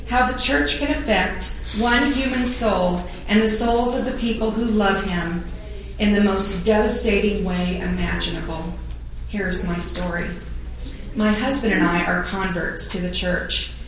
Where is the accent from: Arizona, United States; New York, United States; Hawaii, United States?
Arizona, United States; Phoenix; from Phoenix, Arizona.